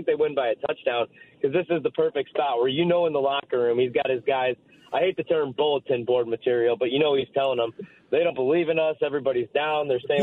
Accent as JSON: {"language": "English", "region": "Midwest", "country": "United States", "tie": "born or raised there", "said": "because I grew up in the Midwest and in the Big Ten."}